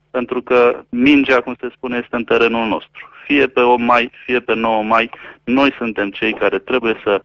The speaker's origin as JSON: {"language": "Romanian", "country": "Romania", "said": "Eu cred că e de datoria noastră ca români și ca europeni și ca cetățeni ai două state independente"}